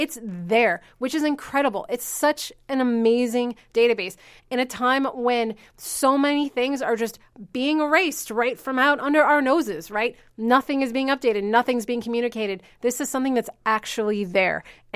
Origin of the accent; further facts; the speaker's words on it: Rochester, United States; Yep, Rochester is my hometown.